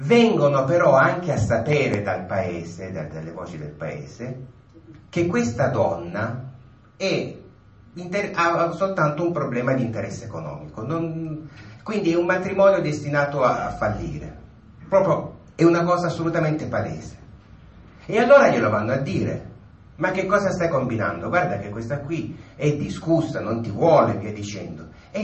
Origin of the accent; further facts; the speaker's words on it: Apulia, Italy; Per esempio, in tutta la zona del Salento, da dove vengo io, ci sono i coralli bianchi a poche miglia dalla costa